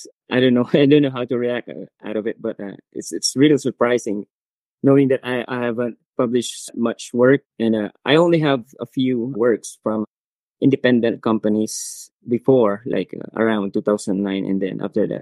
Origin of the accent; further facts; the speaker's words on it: Philippines; Well, actually, I'm from the Philippines